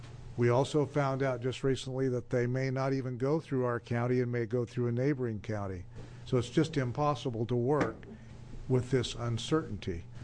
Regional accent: Echo, Oregon, United States; I'm from Echo, Oregon.

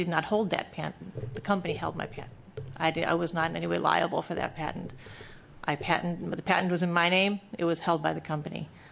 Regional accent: Oregon, United States; I'm a farmer from Southern Oregon.

